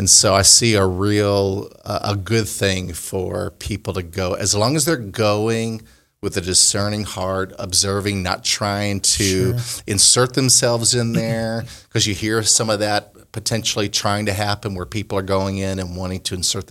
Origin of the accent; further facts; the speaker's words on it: Connecticut, United States; now in US South; I grew up in Connecticut, so I didn't see that.